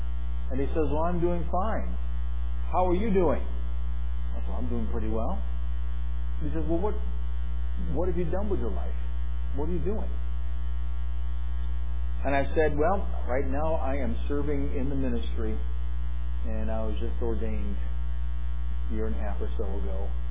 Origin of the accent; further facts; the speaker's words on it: Painted Post, New York, United States; I remember those words when I visited my hometown of Painted Post, New York, in my late 20s.